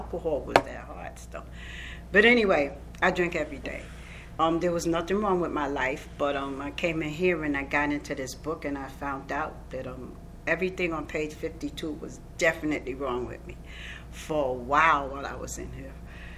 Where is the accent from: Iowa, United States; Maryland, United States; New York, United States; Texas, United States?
New York, United States; I grew up in New York, and I thought an alcoholic was the bum who slept in the street